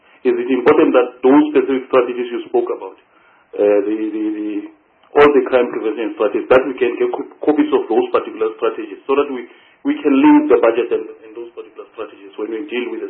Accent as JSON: {"language": "English", "region": "Gauteng", "country": "South Africa", "said": "I'm from Gauteng."}